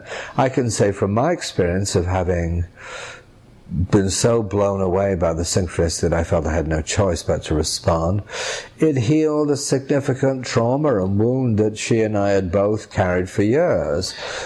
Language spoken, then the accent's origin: English; New York, United States; You know, I'm from New York, and my neighboring representative in Queens and is Alexandria Ocasio-Cortez.